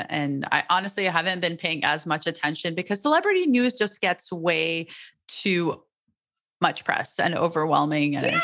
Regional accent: Alabama, United States; Like I grew up in Alabama. I didn't know you could have dreams until I left.

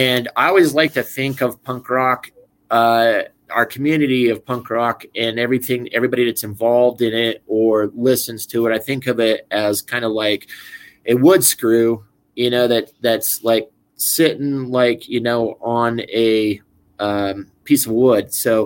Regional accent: Wyoming, United States; But that growing up in Wyoming is like kind of like what instilled to me to have that sense of helping others and, you know, being at service to my fellow man.

